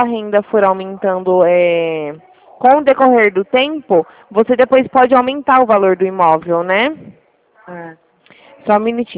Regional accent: Araraquara, São Paulo, Brazil; Região de Ribeirão. Araraquara.

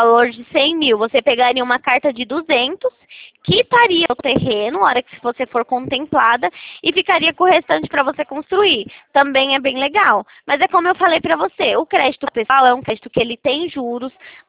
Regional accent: Itatiba, São Paulo, Brazil; Não, eu sou de Itatiba, São Paulo.

